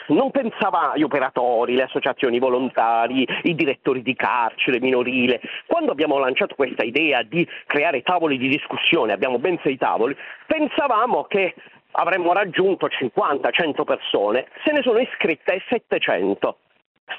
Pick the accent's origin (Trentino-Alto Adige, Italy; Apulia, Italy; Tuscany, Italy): Apulia, Italy; Bari; Io non vengo da Stoccolma né da Helsinki, ma vengo da Bari. Quindi vengo da Bari, ho 60 anni e ho fatto la mia prima parte della vita a Bari